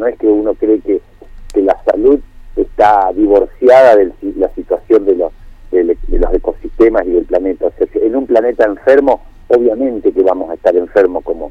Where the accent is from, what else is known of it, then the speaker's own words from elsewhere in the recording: Paraná, Entre Ríos, Argentina; nosotros como latinoamericanos, como argentinos, como entrerrianos y como paranaenses